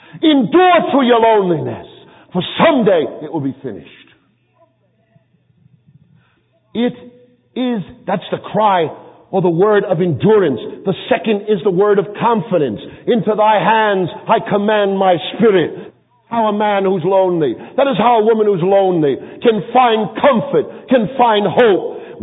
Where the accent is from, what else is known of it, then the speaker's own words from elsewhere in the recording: New York, United States; Because I was a boxer, I was poor, and I'm a New Yorker.